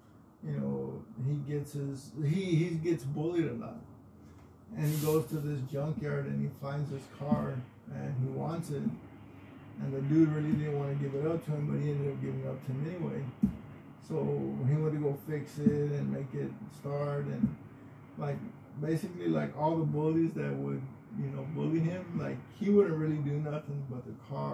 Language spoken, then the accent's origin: English; Texas, United States; like, us growing up in Texas